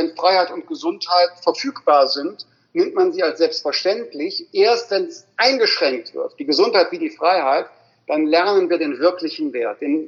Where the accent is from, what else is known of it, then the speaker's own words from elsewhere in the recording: Rhineland, Germany; Ich bin ja Rheinländer.